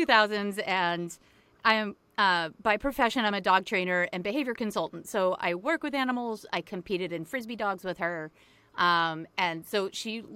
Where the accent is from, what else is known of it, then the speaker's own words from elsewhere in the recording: Maine, United States; also born or lived in Boston; I'm from Maine, moved to Boston for about 20 years where this story takes place, and then just moved back to Maine about 2 months ago.